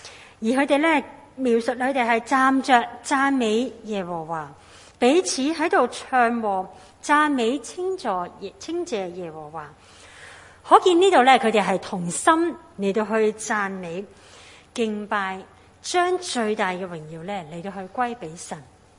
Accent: Hong Kong

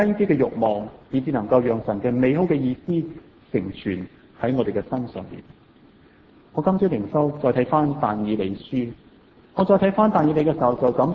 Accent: Hong Kong; 我哋香港人食好多嘅海产，食好多鱼

